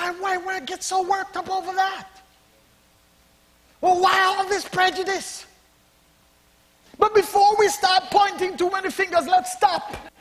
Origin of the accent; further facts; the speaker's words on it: Jamaica; I grew up in Jamaica